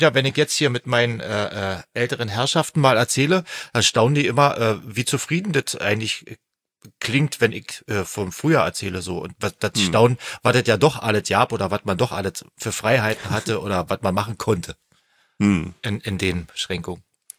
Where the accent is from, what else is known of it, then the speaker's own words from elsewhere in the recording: East Germany, Germany; ich habe viel Spaß gehabt in meiner Jugend in der DDR.